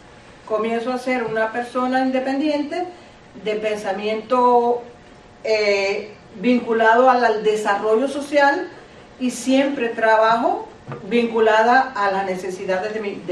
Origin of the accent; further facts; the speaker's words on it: Santiago de Cuba, Cuba; born there; Yo soy nacida en Santiago de Cuba, a más de 900 kilómetros de donde fui a estudiar.